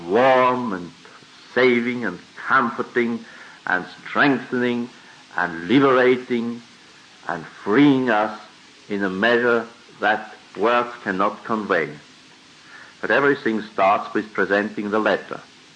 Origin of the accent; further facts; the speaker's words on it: Switzerland; second, I come from Switzerland, which doesn't give me the right.